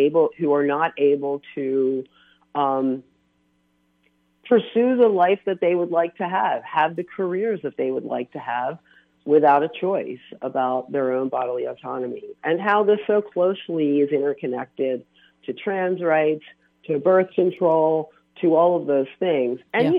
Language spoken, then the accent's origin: English; Philadelphia, Pennsylvania, United States; But yes, I am from Philly.